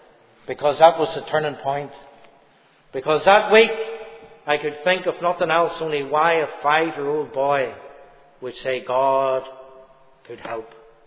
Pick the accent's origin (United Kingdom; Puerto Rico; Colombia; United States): United Kingdom; Rathcoole, Northern Ireland; I was brought up in Rathcoole. I was born in 1960, the youngest of six boys